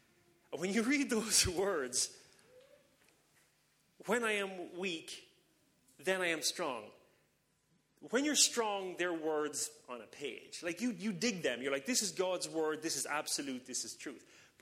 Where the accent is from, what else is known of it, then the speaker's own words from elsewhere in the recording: Ireland; So, like, where I grew up in Ireland is like a tiny, small town. There's like, there's a post office, a shop, and a pub, and a gas station.